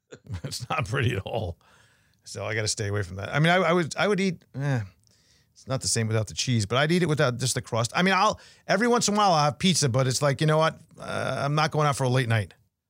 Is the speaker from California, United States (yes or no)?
no; New York, United States; moved away; I mean, listen, I'm a New Yorker. I came down here in 87